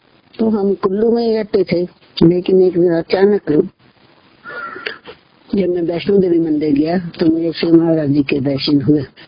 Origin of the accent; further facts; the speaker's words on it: Jogindernagar, Himachal Pradesh, India; now in Kullu, India; मैं जोगिंदर नगर में रहता था, मेरा जन्म जोगिंदर नगर में हुआ।